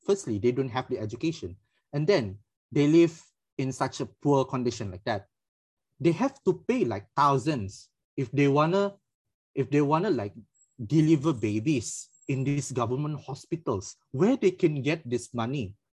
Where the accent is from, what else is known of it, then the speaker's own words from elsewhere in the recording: Malaysia; which we all basically take for granted as Malaysian